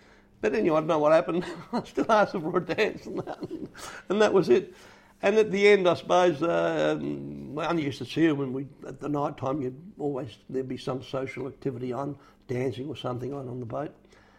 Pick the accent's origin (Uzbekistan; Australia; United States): Australia; born there; they could not believe that I was born in Australia.